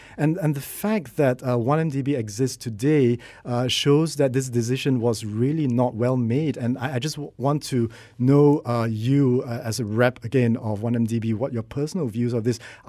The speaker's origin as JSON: {"language": "English", "country": "Malaysia", "said": "as a Malaysian"}